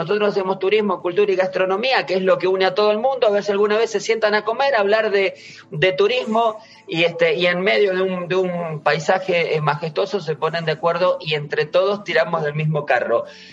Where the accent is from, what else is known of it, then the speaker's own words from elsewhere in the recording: Argentina; now in Spain; Por supuesto, todos saben que vengo de Argentina, pero hace 18 años que vivo en la Costa del Sol